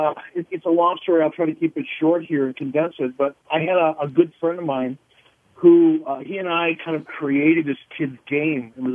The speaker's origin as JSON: {"language": "English", "town": "Detroit", "region": "Michigan", "country": "United States", "tie": "born or raised there", "said": "I was a fan as a kid growing up in Detroit."}